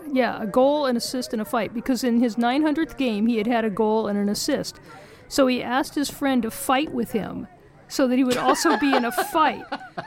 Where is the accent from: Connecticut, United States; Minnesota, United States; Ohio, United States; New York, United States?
New York, United States; also born or lived in Kansas City; One reason I'll cheer for the Mets is because I'm from New York.